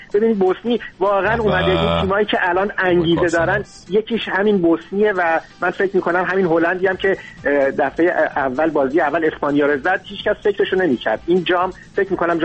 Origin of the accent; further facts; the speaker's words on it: Iran; خب همه ما ایرانی هستیم